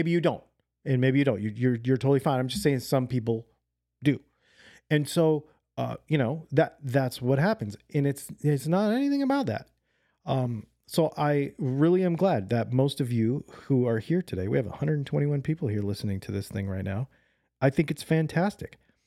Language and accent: English; United States; Now, I am Native American. I am of a minority population